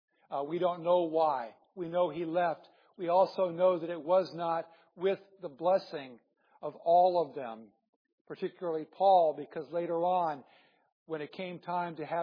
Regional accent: Norfolk, Nebraska, United States; born there; Well, I was born in Norfolk. Norfolk, Nebraska.

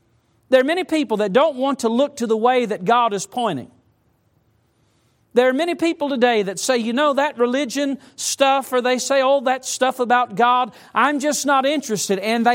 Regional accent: the South, United States; I remember growing up in the South, and sometimes hearing my grandma, we'd call her Mamaw, or I'd hear my Papaw

